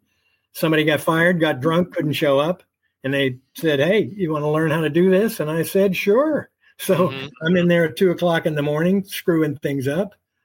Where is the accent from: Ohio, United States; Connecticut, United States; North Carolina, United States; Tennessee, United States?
North Carolina, United States; also born or lived in Florida / Georgia; now in Los Angeles, United States; So God bless North Carolina. It's my home. I was born there, but. You know, I'm a Californian now